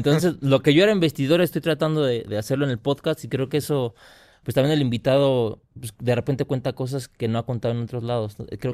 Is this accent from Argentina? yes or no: no; Mexico; es que como mexicanos somos desmadrosos, güey.